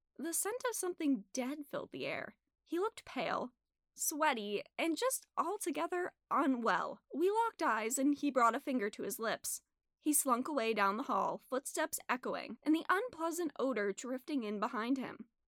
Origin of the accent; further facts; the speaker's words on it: Rhode Island, United States; Growing up in Rhode Island, I'd often heard stories of spooky occurrences involving monsters with fangs and an appetite for blood.